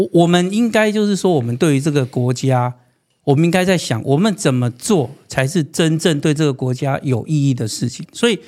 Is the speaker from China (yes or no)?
no; Taiwan; 我们其实我们都是台湾人